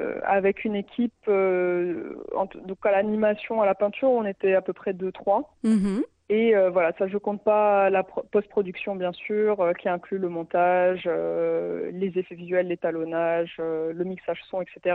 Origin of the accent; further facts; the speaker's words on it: Morocco; also born or lived in Paris / London; Moi, je suis née et j'ai grandi au Maroc, donc on va dire que c'est d'abord ma première culture.